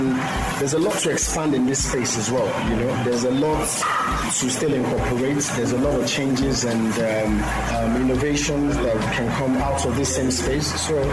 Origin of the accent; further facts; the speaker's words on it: Ibadan, Oyo, Nigeria; I'm from here, I'm from Ibadan.